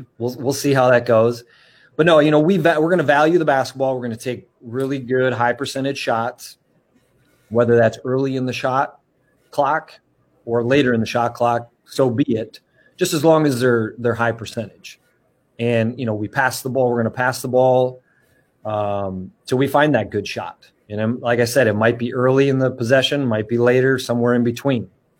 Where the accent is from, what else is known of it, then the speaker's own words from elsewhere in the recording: Wisconsin, United States; especially coming back to my home state of Wisconsin.